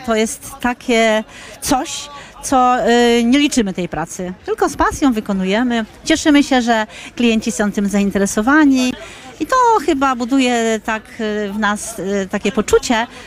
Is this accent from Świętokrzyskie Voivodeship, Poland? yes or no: no; Hrubieszów, Lublin Voivodeship, Poland; Jesteśmy z Trubieszowa.